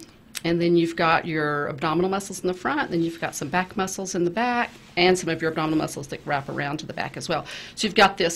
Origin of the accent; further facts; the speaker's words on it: Texas, United States; and I said it a while ago, I'm such a Texan.